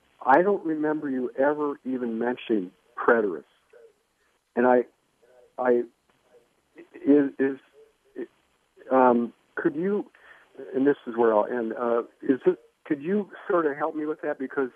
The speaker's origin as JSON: {"language": "English", "region": "Midwest", "country": "United States", "tie": "born or raised there", "said": "being up in the Northwest, and I grew up in the Midwest, and Lutheran, Presbyterian, you know, mainline churches, and now I go to an evangelical."}